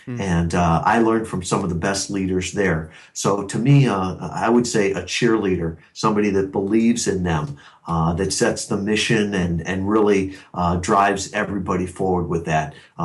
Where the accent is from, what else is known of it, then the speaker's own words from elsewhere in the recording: Chicago, Illinois, United States; I grew up in the Chicagoland area, but then went to the Naval Academy, spent 5 years active duty afterwards